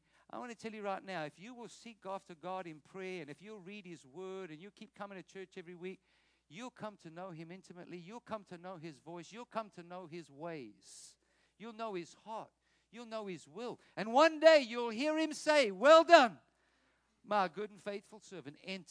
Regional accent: South Africa; So I'm going to say this because I'm a South African.

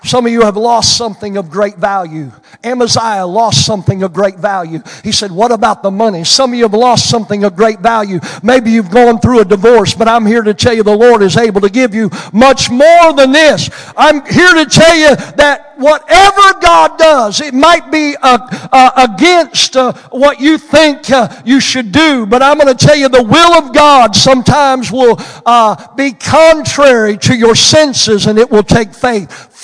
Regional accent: Oklahoma, United States; Listen, I grew up in Western Oklahoma. Where I grew up, everything was wheat farms, gas, and oil.

